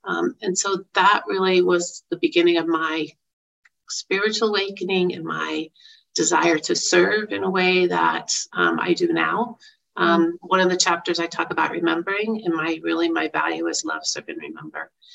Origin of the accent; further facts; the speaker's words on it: Kansas City, United States; So I grew up in Kansas City. There's a lot of Kansas City theme in the book.